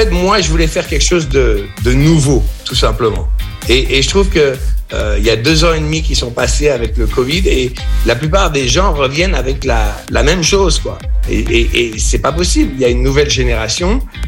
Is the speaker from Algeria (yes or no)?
no; France; moved away; ça fait beaucoup d'années maintenant que j'ai quitté la France. Et j'adore la France. Ça me manque souvent.